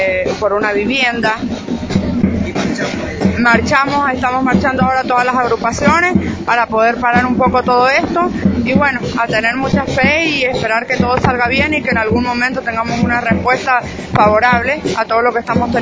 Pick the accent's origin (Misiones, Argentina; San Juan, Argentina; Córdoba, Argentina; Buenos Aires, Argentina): San Juan, Argentina; de San Juan, pertenezco a la agrupación